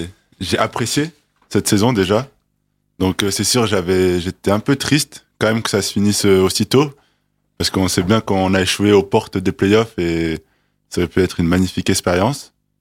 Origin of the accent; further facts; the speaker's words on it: Marseille, Provence-Alpes-Côte d'Azur, France; moi je suis de Marseille, donc c'est sûr, c'est le foot là-bas.